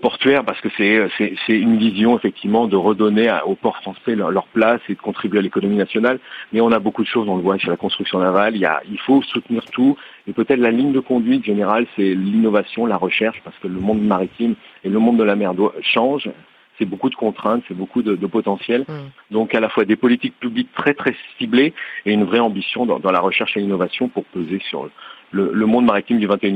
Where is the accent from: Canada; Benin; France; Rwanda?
France; Saint-Nazaire, Pays de la Loire; Dans les grandes villes maritimes, je viens de Saint-Nazaire, je le sais bien